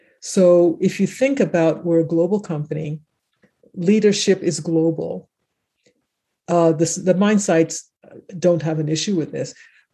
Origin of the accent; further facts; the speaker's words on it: Winneba, Central Region, Ghana; moved away as an adult; now in United States; I had moved to a town about 60 kilometers west of Accra called Winneba, my hometown.